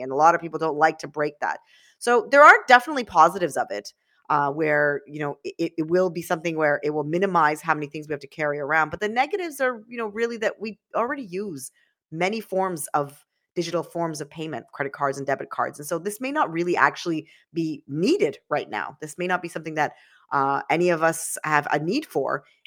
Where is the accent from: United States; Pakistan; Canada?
Canada; I'm a Canadian citizen. I want to sort of give my thoughts as to what a digital loonie may mean for the future.